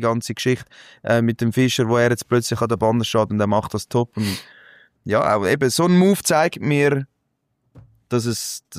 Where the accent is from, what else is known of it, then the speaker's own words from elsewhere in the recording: Switzerland; So sind wir Schweizer halt.